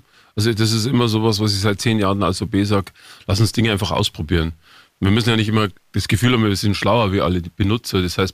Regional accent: Munich, Bavaria, Germany; Also als Münchner und kann ich jetzt nicht nur Juhu schreien.

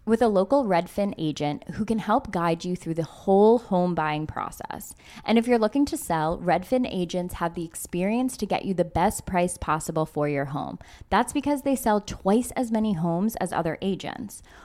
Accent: New York, United States; explained to Craig that because we're from New York, our hand movements are a little different.

